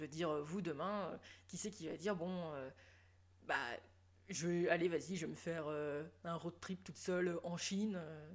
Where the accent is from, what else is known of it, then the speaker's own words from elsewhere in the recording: France; Mais nous, en tant que français